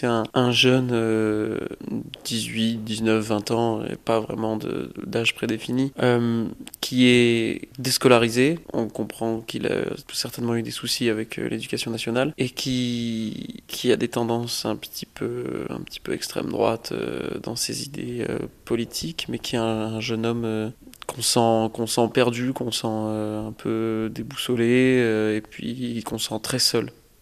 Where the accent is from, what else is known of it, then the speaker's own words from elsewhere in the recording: La Ciotat, Provence-Alpes-Côte d'Azur, France; also born or lived in Paris suburbs; je suis né en banlieue parisienne, j'ai un peu grandi en banlieue parisienne, mais oui, j'ai fait toute mon adolescence et une partie de mon enfance à la Ciotat.